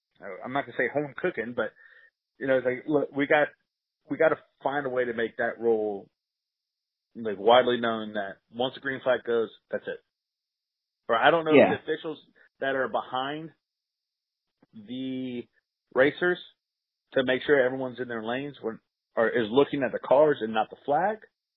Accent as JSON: {"language": "English", "town": "Jacksonville", "country": "United States", "said": "We let them know we're new here. We're from Jacksonville."}